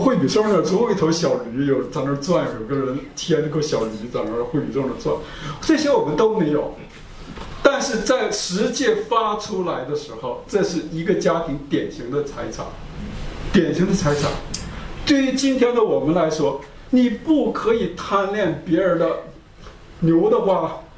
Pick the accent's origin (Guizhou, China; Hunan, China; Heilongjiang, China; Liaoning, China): Liaoning, China; 他没有办法从我们家乡那个小城搬到我们家乡一个比较大的城，很多人知道叫大连